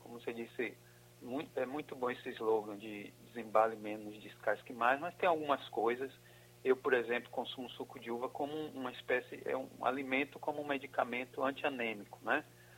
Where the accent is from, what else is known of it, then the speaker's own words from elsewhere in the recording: Brazil; Eu, como brasileiro, realmente fiquei extremamente envergonhado, né?